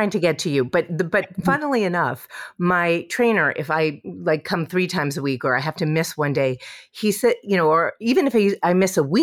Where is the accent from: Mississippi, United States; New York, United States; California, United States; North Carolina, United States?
New York, United States; I grew up in New York. Like, McDonald's was a real treat when I was a kid. So, you know, I grew up in the 70s.